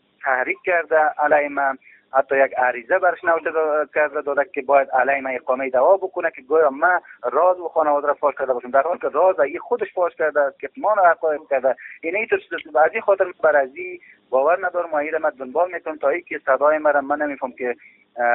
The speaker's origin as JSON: {"language": "Persian", "region": "Faryab", "country": "Afghanistan", "tie": "born there", "said": "چون ما در فاریاب زاده شدیم، مردم فاریاب ما را دوست دارم"}